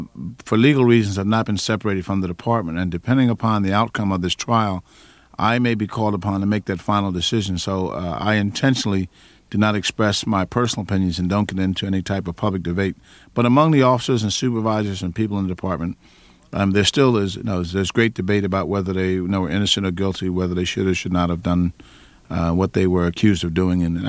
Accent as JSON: {"language": "English", "town": "Philadelphia", "region": "Pennsylvania", "country": "United States", "tie": "born or raised there", "said": "I grew up in West Philadelphia, out near 56 and Girard Avenue, 56 and Hafford Avenue."}